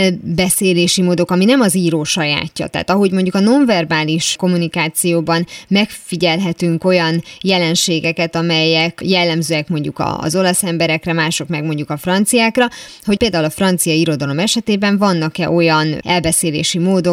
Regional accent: Hungary; ezt mi pont azért, mert magyarok vagyunk, ezért nem tudjuk megítélni, nem leszünk objektívek, mert belülről nézzük a dolgot.

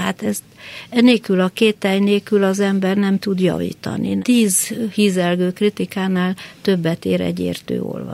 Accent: Cluj-Napoca, Cluj County, Romania; moved away as an adult; Hát igen, ott éltem életem első 44 évét.

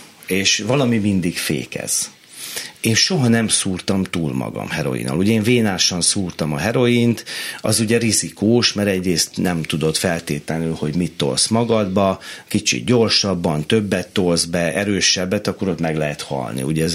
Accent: Szeged, Csongrád-Csanád, Hungary; ugye én Szegeden nőttem fel, ott csináltam.

